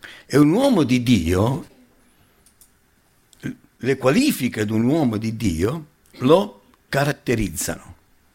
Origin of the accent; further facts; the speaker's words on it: Foggia, Apulia, Italy; now in Milan, Italy; Sono 55 anni che vivo a Milano, dal 67, pensate, però non potrò mai dire sono di Milano. Non posso mai dire che appartengo a questa zona. Devo dire sono di Foggia.